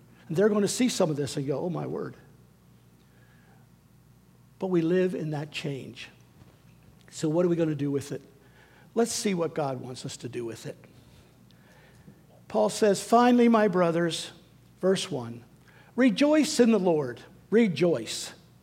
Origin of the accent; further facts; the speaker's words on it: United States; but I am an American, and I live in this country, and I live in this community.